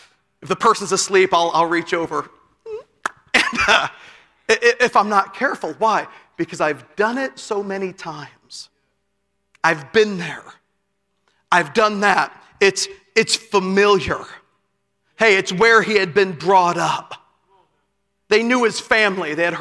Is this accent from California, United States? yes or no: no; Chicago, Illinois, United States; Now I'm a city boy. I'm from Chicago.